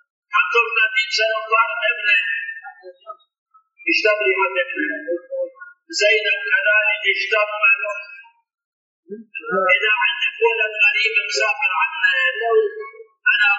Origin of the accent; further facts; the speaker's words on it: Iraq; moved away; 32 سنة كنت هارب أنا من العراق،